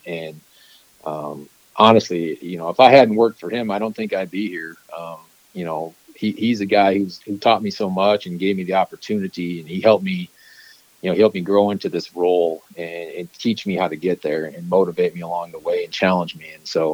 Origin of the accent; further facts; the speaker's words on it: South Dakota, United States; I knew a couple contacts in the NFL just from growing up in South Dakota.